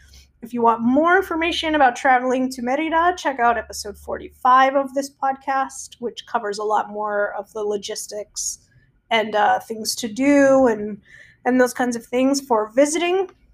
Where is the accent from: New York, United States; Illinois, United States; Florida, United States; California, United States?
Florida, United States; So I grew up in South Florida. I'm used to high sun levels, but even here, I know that I can get sunburned quicker than I can in Florida.